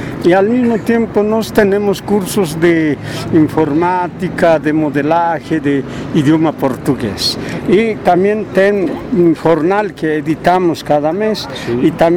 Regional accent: La Paz, Bolivia; Soy de La Paz, de La Paz, Bolivia, sede de gobierno.

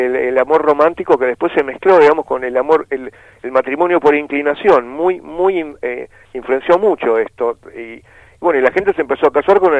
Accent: Occitania, France; yo soy de una Francia media, nosotros somos de cerca de Albi, ¿no? Es el Languedoc. Que es un lugar que fue muy influenciado, digamos, por la cultura romana, pero también griega, fenicia, judía, sarracena

